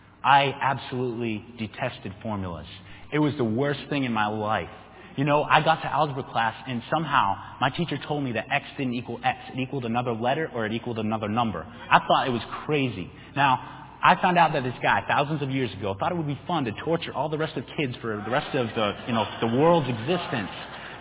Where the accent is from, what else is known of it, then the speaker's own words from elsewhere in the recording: New Hampshire, United States; Now, I know I'm from New Hampshire and everything